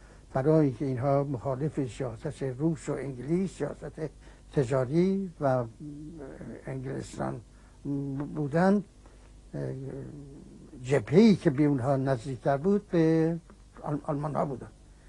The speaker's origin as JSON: {"language": "Persian", "town": "Tehran", "region": "Tehran Province", "country": "Iran", "tie": "born or raised there", "said": "من در سال 1283 متولد شدم در تهران. 1283 در تهران، محله چاله میدون، بازار آهنگرها، خونم اون بود."}